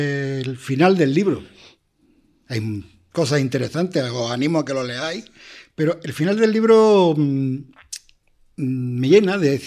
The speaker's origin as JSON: {"language": "Spanish", "town": "La Guardia", "region": "Andalusia", "country": "Spain", "tie": "born or raised there", "said": "nacido y criado en La Guardia, en Las Casillas... que ahora que todo el mundo presume, es que yo nací en una... Mira, yo nací en Las Casillas, un 24 de mayo de 1961 a las 11 menos cuarto de la noche."}